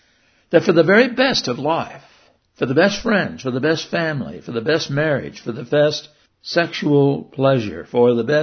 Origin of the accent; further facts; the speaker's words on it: United States; I'm an American. I believe very strongly in the United States of America.